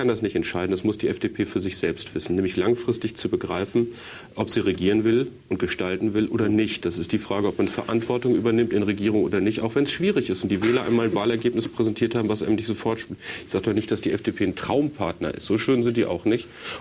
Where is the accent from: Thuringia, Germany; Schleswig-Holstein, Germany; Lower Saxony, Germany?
Lower Saxony, Germany; Ich sage das als Niedersachse, der ein paar Jahre in Brandenburg gelebt hat.